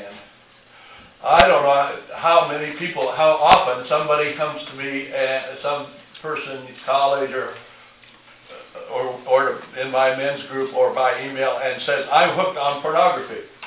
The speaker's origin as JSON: {"language": "English", "town": "San Diego", "region": "California", "country": "United States", "tie": "born or raised there", "said": "But I remember growing up in San Diego in World War II, the only really sleazy places in town were the sailor bars down on the waterfront"}